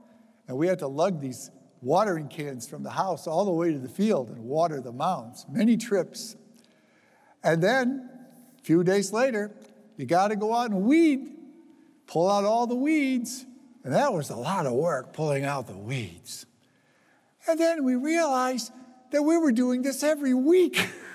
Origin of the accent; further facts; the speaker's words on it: Canton, Michigan, United States; I grew up in Canton, Michigan, and at that time it was all farms, and we had some acres of land.